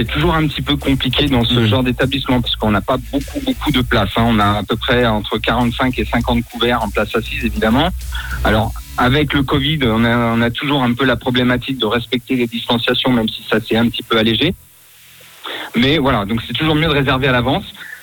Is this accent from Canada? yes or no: no; France; now in Switzerland; Nous sommes français